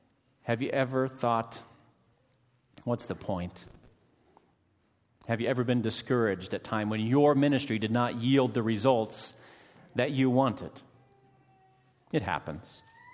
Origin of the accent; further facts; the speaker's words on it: Mingo, Iowa, United States; I was a part of the youth choir there in my hometown of Mingo, Iowa.